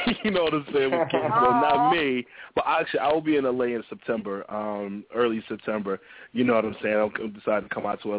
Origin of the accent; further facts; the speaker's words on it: New York, United States; But I'm born and raised in New York, from Harlem, New York, actually.